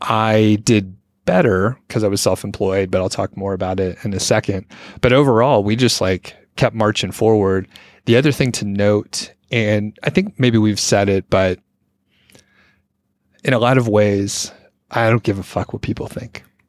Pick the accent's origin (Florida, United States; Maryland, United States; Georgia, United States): Georgia, United States; Lawrenceville; I grew up in Lawrenceville, Georgia when I was a young boy, but I didn't think much about it.